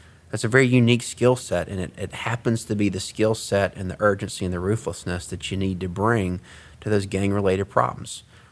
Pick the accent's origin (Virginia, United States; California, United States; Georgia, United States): Georgia, United States; Most of my growing up was in Gwinnett County. We lived out off a scenic highway between Lawrenceville and Snellville when it was still scenic.